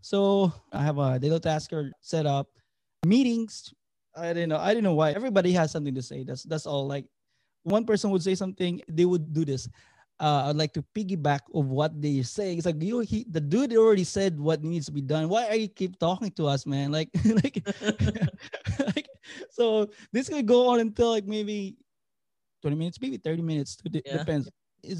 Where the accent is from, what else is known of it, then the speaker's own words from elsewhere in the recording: Cebu, Central Visayas, Philippines; also born or lived in Phoenix, Arizona; now in San Diego, United States; I'm from Cebu, Philippines. So I'm Bisaya, but I left like 20 years ago from Philippines. And then right now I'm in San Diego, California.